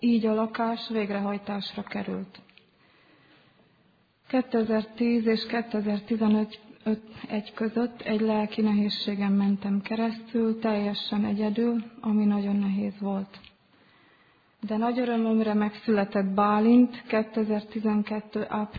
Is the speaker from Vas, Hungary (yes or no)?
yes; Celldömölk, Vas, Hungary; born there; Celdömölkön születtem egy katolikus családban, ahol nem gyakoroltuk a hitet.